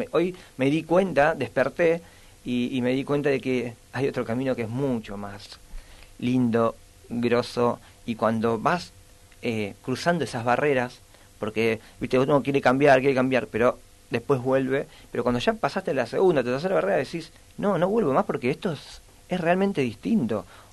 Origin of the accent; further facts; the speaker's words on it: Argentina; Porque soy argentino, no puedo ir a África a ayudar a alguien que realmente la pasa